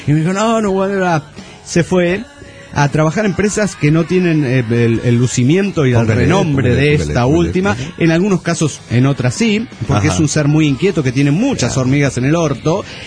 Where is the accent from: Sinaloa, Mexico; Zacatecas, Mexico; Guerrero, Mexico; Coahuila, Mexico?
Zacatecas, Mexico; de Zacatecas, México.